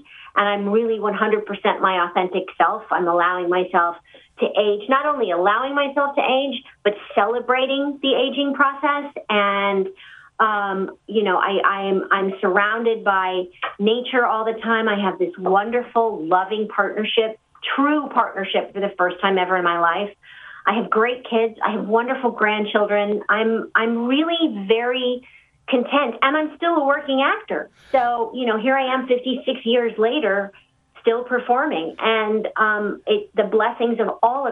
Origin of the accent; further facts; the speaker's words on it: Los Angeles, California, United States; But I grew up in the suburbs. I grew up in Los Angeles. You know, I was a valley girl, really.